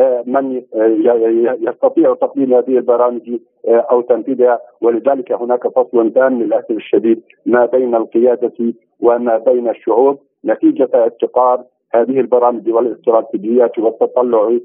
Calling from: Gaza, Gaza Strip, Palestine; وأنا هنا من غزة

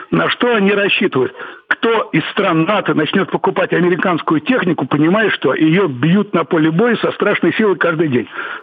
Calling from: Moscow Oblast, Russia; я из Дальнего Подмосковья.

